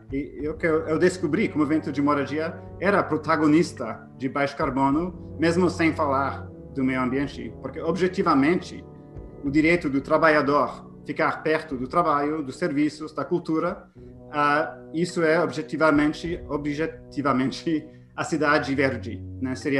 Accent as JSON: {"language": "Portuguese", "town": "Toronto", "region": "Ontario", "country": "Canada", "tie": "born or raised there", "said": "eu cresci numa família em Toronto cheia de anti-imperialismo, né? E a questão da CIA era presente, né? Meu pai era judeu"}